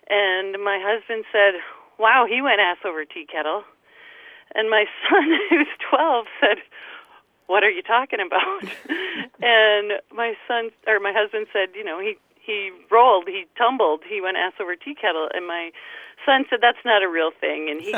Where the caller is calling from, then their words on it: Menasha, Wisconsin, United States; I'm calling from Menasha, Wisconsin.